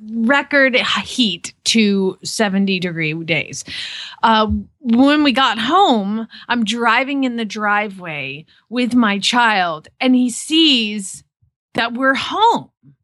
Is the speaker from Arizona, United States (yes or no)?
yes; Phoenix, Arizona, United States; from Phoenix, Arizona